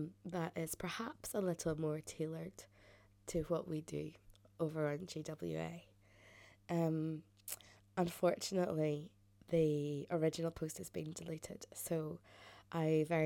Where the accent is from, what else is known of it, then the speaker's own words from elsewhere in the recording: Ireland; I often put the fact that I swear so much down to the fact that I'm Irish. And it's kind of in our DNA